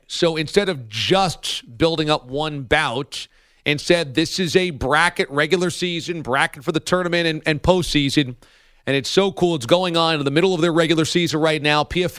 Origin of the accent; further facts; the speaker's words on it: New York, United States; I grew up here around New York, not in New York City, but about an hour and a half away. But I know New York City well. I consider this my home, obviously. My family's from all around here.